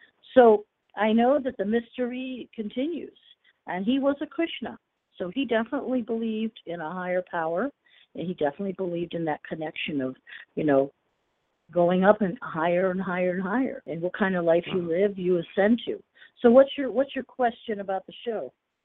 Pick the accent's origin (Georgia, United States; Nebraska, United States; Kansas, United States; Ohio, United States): Ohio, United States; I'm from Ohio originally, so it's a little window, so enjoy it.